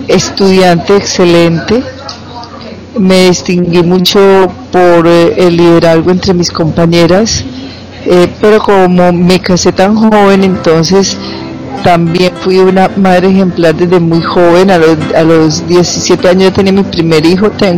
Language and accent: Spanish; Medellín, Antioquia, Colombia; Mi infancia se traslada a la ciudad de Medellín. Soy paisa de mucha tradición